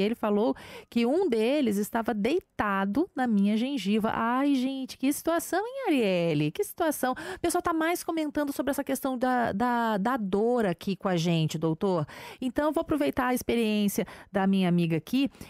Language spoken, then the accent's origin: Portuguese; Três Rios, Rio de Janeiro, Brazil; Eu conheço Areal, fica do ladinho da minha cidade natal, Três Rios.